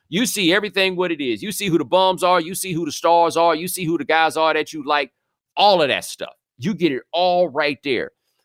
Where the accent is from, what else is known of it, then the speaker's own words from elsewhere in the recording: Houston, Texas, United States; Because I grew up in Houston, you know, and got the Atlanta thing.